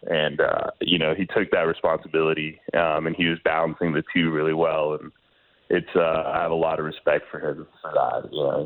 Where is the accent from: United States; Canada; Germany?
Canada; But, Canada is my overall identity. I grew up in Canada.